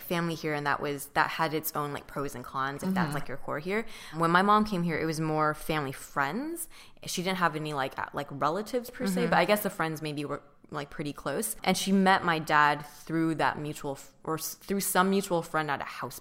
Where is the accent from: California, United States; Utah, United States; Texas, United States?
California, United States; And we grew up in, or I grew up in Orange County, so I know, like, it's...